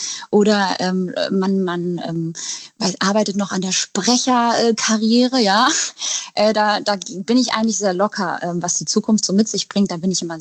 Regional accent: Eckernförde, Schleswig-Holstein, Germany; Ich komme nämlich eigentlich aus Eckernförde.

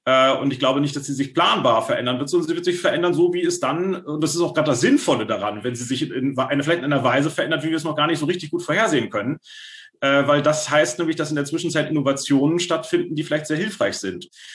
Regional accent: Schleswig-Holstein, Germany; Ich komme jetzt aus Schleswig-Holstein.

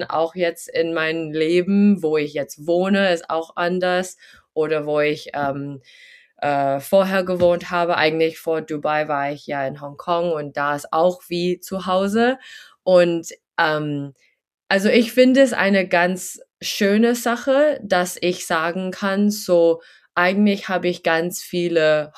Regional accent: Shanghai, China; accent: American; ich bin auch in Shanghai aufgewachsen, also ganz so busy city life. Ich war auf die amerikanische Schule

